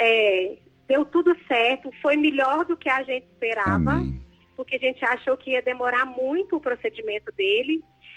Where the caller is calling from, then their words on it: Pará de Minas, Minas Gerais, Brazil; Eu falo de Pará de Minas, Minas Gerais.